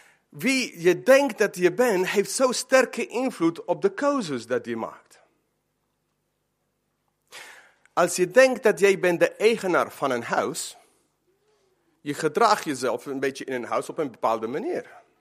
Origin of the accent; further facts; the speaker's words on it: Eindhoven, North Brabant, Netherlands; Ik ben achtergrond, ik kom uit Eindhoven.